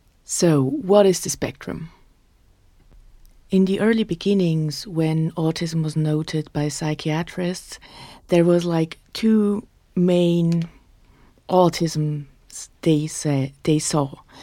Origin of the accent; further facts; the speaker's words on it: Switzerland; first language Swiss German; English is a second language; English is not my mother tongue. It's Swiss German and German.